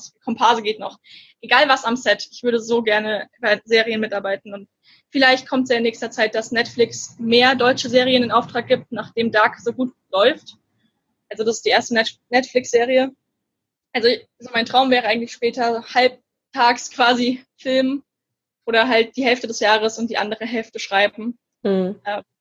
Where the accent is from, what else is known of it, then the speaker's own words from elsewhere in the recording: Gernsheim, Hesse, Germany; weil von einer Gernsheimer Autorin, also der Ort wird vielen nicht sagen, aber da komme ich her